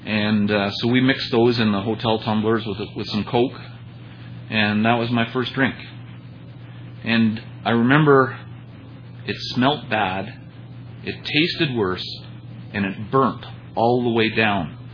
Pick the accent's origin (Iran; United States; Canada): Canada; Toronto, Ontario; now in Saskatoon, Canada; I, too, was born in Toronto. I was born and raised in Toronto, but I did my growing up in the Fellowship of Alcoholics Anonymous here in Saskatoon.